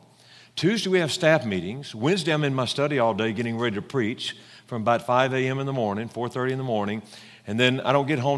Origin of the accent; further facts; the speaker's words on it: Louisiana, United States; Pastor Doug said I'm from Louisiana, and that's true. I'm a public school graduate.